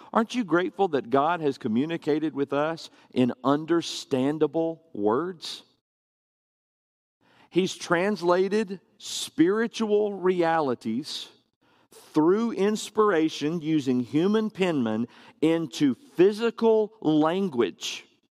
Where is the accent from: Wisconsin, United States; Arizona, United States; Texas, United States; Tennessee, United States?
Tennessee, United States; Pulaski; I'm from Pulaski, Tennessee.